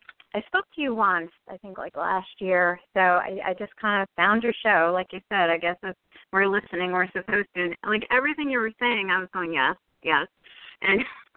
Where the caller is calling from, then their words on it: New Jersey, United States; New Jersey.